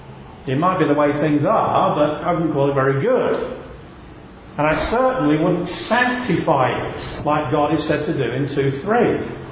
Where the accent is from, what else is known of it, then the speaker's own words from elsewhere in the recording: England, United Kingdom; I come from England